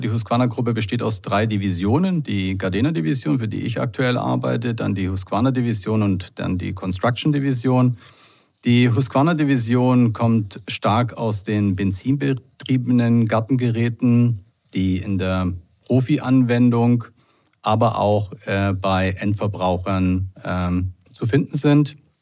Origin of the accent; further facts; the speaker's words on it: Santiago, Santiago Metropolitan Region, Chile; also born or lived in Valdivia; ich wurde dann in den 60ern geboren in Valdivia, einer kleinen Stadt im Süden von Chile, und bin dann später nach Santiago gezogen mit meinen Eltern in die Hauptstadt